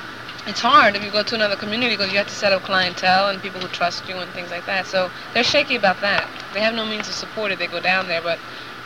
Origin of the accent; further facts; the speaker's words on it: San Juan, Puerto Rico; born there; I was born in San Juan. There was no hospital in Ay Bonito.